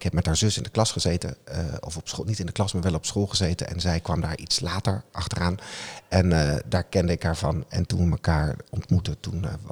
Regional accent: Wageningen, Gelderland, Netherlands; Ik kon haar uit waar ik vandaan kom. Uit Wageningen.

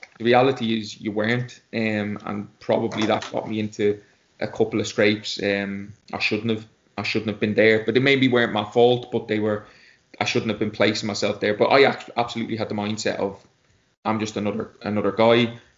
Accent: Dublin, Leinster, Ireland; I'm a lad from Dublin. I was very down to earth.

